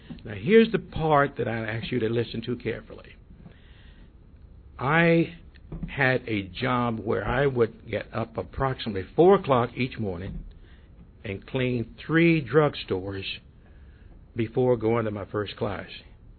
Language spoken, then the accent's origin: English; Deep South, United States; born there; However, I was born 1942 in the Deep South.